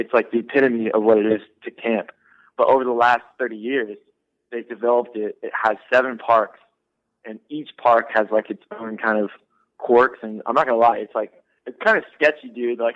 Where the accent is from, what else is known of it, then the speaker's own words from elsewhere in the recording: Fair Oaks, California, United States; I'm from Sacramento, California, or Fair Oaks, to be exact.